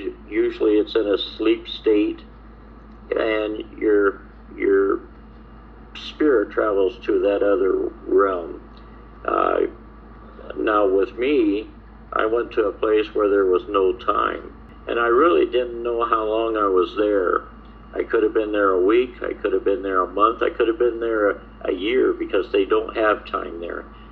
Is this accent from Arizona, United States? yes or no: yes; Phoenix, Arizona, United States; born there; Well, I was born with these abilities. I was born in Phoenix, Arizona in 1949, but I really didn't realize that I had the ability to pick up on spirits and stuff until I was in school.